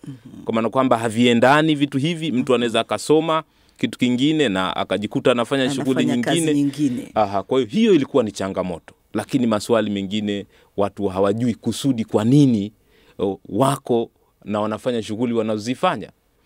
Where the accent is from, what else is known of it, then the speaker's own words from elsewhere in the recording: Tanzania; kama tunaweza tukasema kwa mfano sisi tunatoka Tanzania